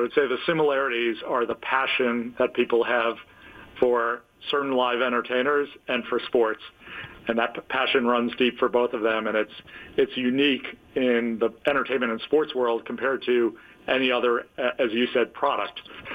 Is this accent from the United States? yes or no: yes; The Bronx, New York, United States; I started in the Bronx. I grew up in the Bronx, so I started as a deep Yankees fan.